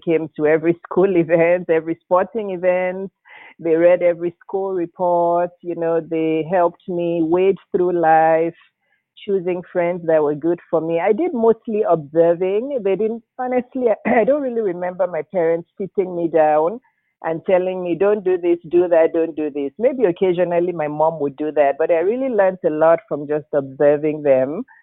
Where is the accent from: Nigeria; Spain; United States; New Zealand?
Nigeria; Lagos; born there; I was born in Lagos, Nigeria, which is in West Africa.